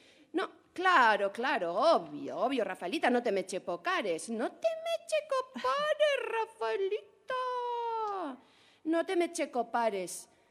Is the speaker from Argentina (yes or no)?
yes; Argentina; Yo no, yo, porque yo soy argentina, entonces digo yo también te la voy a dedicar.